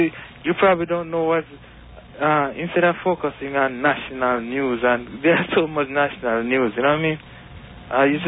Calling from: Bronx, New York, United States; Yeah, I'm calling from the Bronx.

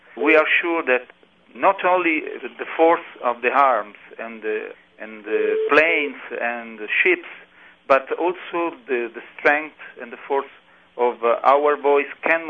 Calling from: Rome, Lazio, Italy; English is a second language; I'm calling from Italy, from Rome.

